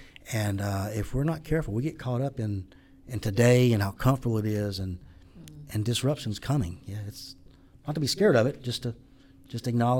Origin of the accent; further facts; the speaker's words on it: Mississippi, United States; moved away; You can tell by the accent that I'm not from anywhere close by. So I moved here. I was born in Mississippi. Grew up there, part of a firm. Moved here in 2000